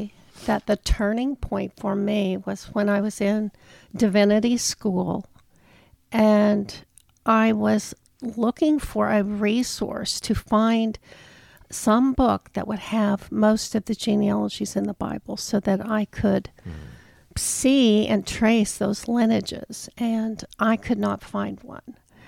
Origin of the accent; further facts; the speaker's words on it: Oklahoma, United States; I grew up in Oklahoma and went to Oklahoma Baptist University in Shawnee.